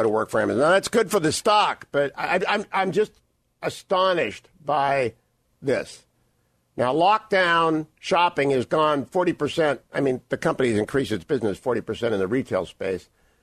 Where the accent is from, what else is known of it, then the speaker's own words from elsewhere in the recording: Ohio, United States; I'm from Ohio, and I'm sorry, you can't take the kid out of Ohio and put him in the Beltway